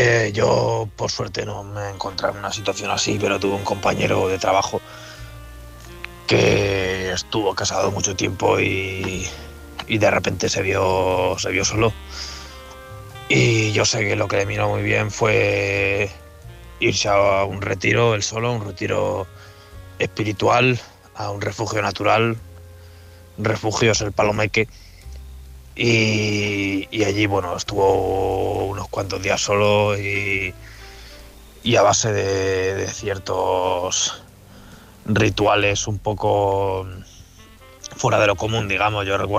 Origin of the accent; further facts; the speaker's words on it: Sonseca, Castilla-La Mancha, Spain; de Sonseca.